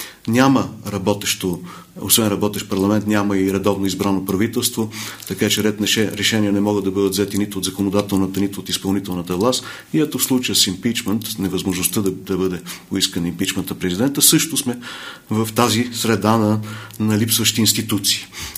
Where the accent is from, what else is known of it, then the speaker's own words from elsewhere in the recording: Kardzhali, Kardzhali Province, Bulgaria; С много от тези избиратели аз съм си играл като дете в Кърджали, те ме помнят и обичат и досега.